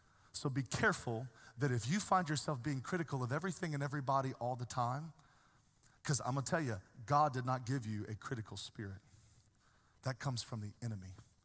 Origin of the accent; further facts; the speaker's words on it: Rock Hill, South Carolina, United States; Like, I'm from Rock Hill, South Carolina. You don't know me. We're different down there.